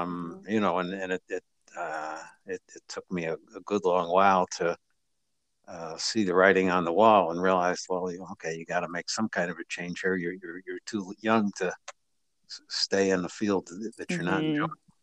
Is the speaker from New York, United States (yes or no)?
yes; New York, United States; So I was working in Springfield at the time, Springfield, Illinois. I grew up in New York